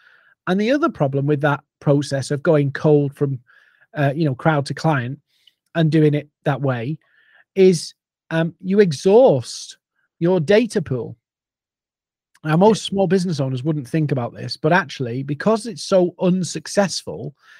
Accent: United Kingdom; me being a Brit

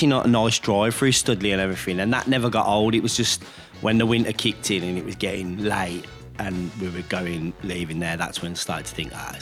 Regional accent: Birmingham, West Midlands, United Kingdom; I'm a Brummie

